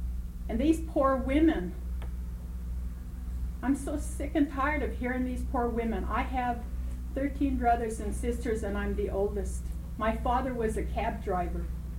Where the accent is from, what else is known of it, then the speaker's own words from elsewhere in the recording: Juneau, Alaska, United States; I am a full-blooded Tlingit Indian, born and raised in Juneau.